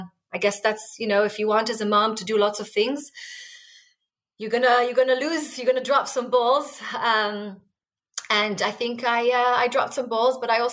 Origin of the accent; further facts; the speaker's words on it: Israel; So I was raised in Israel